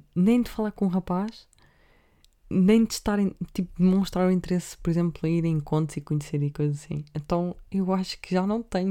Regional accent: Leiria, Portugal; ai, eu sou de Leiria.

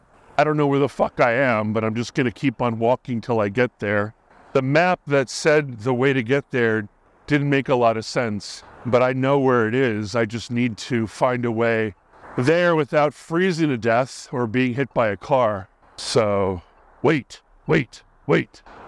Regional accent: Hawaii, United States; I grew up in Hawaii. Everybody was so interested in their stupid ethnicity in Hawaii that it just became boring.

